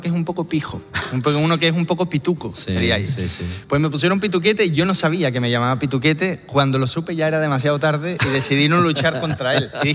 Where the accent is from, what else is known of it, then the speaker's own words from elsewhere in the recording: Chile; Bueno, yo soy chileno.